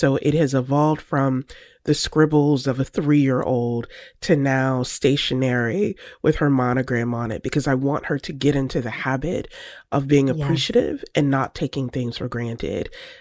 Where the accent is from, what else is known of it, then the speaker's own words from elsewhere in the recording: the South, United States; I'm a Southerner. Grew up where order, decorum is key.